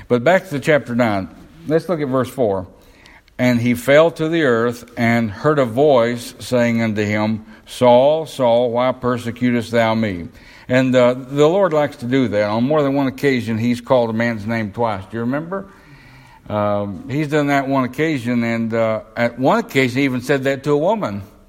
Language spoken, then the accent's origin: English; the South, United States; I'm from the South, so I can say this. Down South, sometimes you put too much emphasis on the emotion.